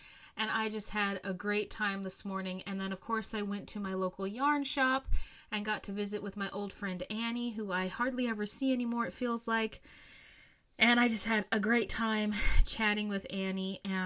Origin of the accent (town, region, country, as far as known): Alaska, United States